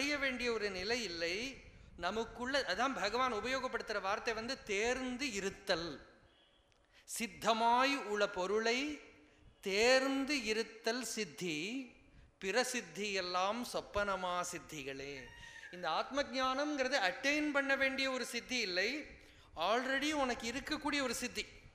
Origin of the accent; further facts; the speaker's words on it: Kerala, India; Tamil is a second language; நான் கேரளாத்துக்காரன், தமிழ் எனக்கு ரொம்ப தெரியாது, தமிழ் பேச வருமே தவிர படிக்க ஒன்றும் வராது.